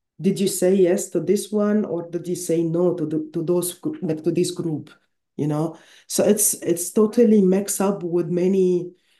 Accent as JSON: {"language": "English", "country": "Egypt", "second_language": "English", "said": "I totally understand, especially because of I'm from Egypt."}